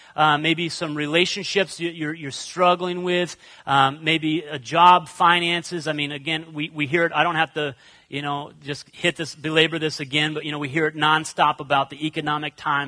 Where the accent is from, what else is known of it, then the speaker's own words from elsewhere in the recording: Pennsylvania, United States; Now, growing up, I grew up in the Methodist church, a very small Methodist church in a very small town in Pennsylvania.